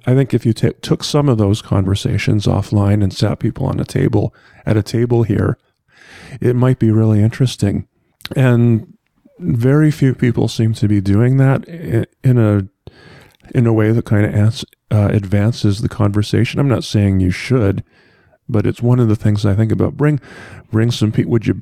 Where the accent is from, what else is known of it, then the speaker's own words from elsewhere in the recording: Ontario, Canada; because I grew up in Ontario